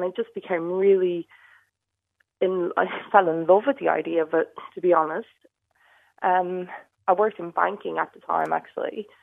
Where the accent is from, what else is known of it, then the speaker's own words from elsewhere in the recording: Ireland; Well, you know, I think it's part and parcel of being Irish as well.